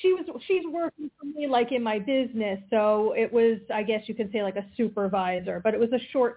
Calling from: Pennsylvania, United States; I'm calling from Pennsylvania.

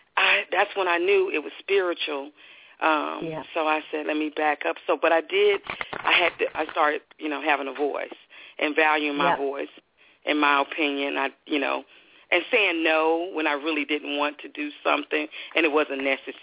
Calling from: Texas, United States

